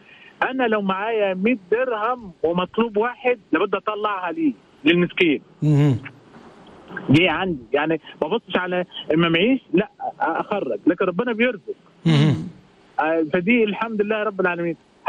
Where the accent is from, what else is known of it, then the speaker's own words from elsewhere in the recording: Egypt; moved away as an adult; now in Morocco; انا لما جيت المغرب، جيت من مصر قفلت عيادتي وجيت وقعدت هنا واتجوزت هنا